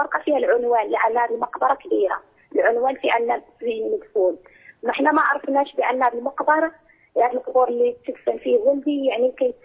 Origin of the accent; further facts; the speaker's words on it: Morocco; أنا أصلي من المغرب نرجع من المغرب.